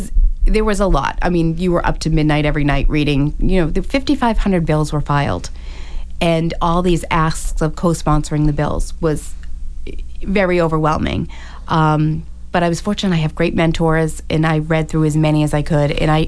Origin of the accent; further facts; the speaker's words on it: Hanover, United States; Well, you know I grew up in Hanover, too.